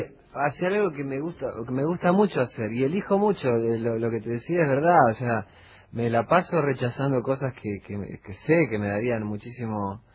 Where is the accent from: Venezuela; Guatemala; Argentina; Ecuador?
Argentina; Concordia, Entre Ríos; Yo me crié en Concordia. Y en las afueras, cerca de donde yo vivía